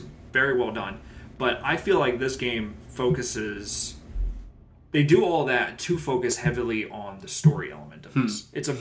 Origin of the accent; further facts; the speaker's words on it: Cleveland, Ohio, United States; I'm from Cleveland.